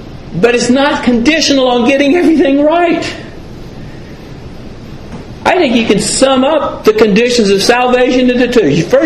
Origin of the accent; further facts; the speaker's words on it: Alabama, United States; I remember, I come from North Alabama, and a man who, when I was growing up, had an excellent reputation